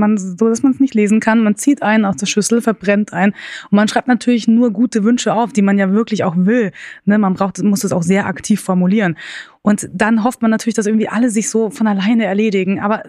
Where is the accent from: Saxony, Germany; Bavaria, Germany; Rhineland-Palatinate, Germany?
Bavaria, Germany; Munich; aber ich bin ja auch aus München. Da ist man ja schnell überall.